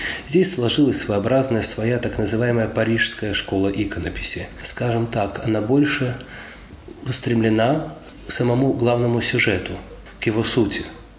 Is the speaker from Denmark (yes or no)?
no; Latvia; moved away; also born or lived in Germany; я приехал сам из Латвии, я там вырос, родился в Германии